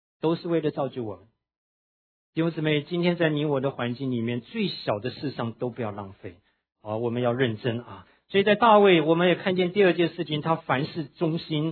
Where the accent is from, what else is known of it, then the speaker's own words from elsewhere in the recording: Taiwan; 我小的时候住在眷村里面